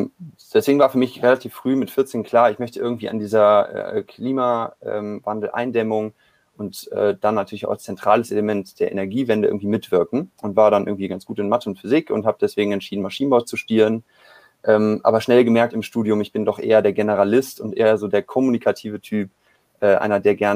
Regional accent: Cologne, North Rhine-Westphalia, Germany; Und es war Karneval in Köln, ich komme aus Köln.

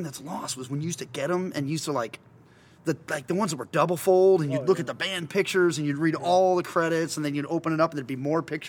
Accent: Afton, United States; I'm actually back where I grew up. I grew up in Afton.

